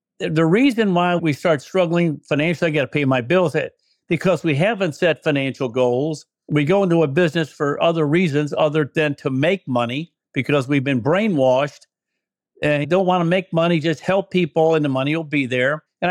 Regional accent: Chicago, Illinois, United States; I came from a mother and father, both factory workers. I'm from South Side of Chicago.

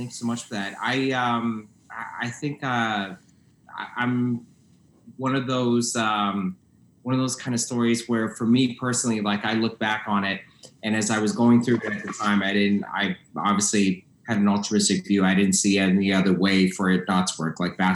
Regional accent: Toronto, Ontario, Canada; I'm 42. I was born in Toronto, grew up in Toronto, in North York.

